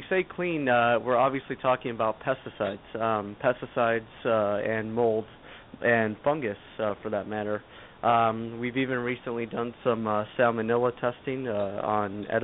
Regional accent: Tucson, Arizona, United States; open up a lab down here in Tucson, and I'm from Tucson originally

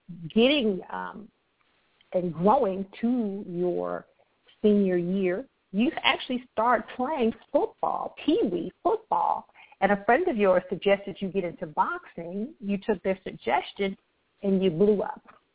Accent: Akron, Ohio, United States; Chris, I was born and raised in Akron, Ohio.

